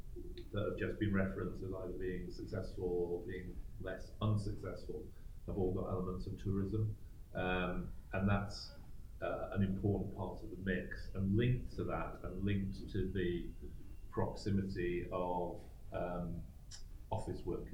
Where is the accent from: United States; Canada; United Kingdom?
United Kingdom; Altrincham, North West England; I grew up in Altrincham, it's not a tourist destination